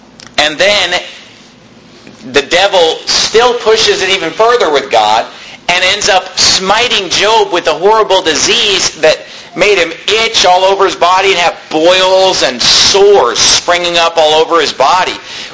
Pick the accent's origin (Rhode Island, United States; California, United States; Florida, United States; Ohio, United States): California, United States; born or raised there